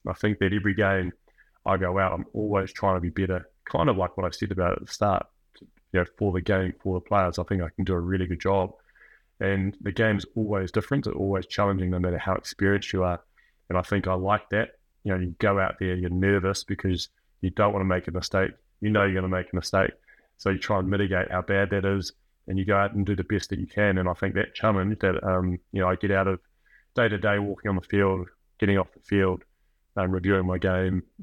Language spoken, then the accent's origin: English; New Zealand; growing up in New Zealand, love rugby, love watching the All Blacks, want to be involved, love playing, grew up playing.